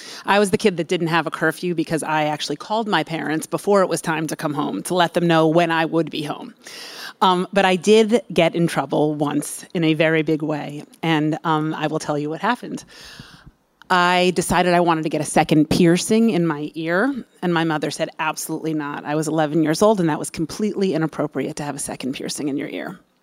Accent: New York, United States; I grew up in Westchester, New York.

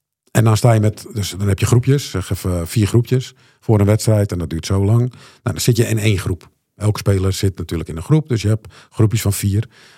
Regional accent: Netherlands; Nou ja, wij zijn als Nederlanders redelijk nuchter, denk ik.

